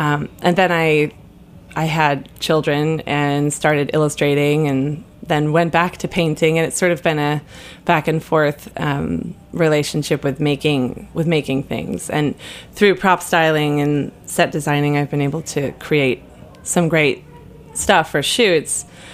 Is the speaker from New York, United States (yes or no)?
yes; New York, United States; And it was a completely different experience from growing up in Putnam County, New York.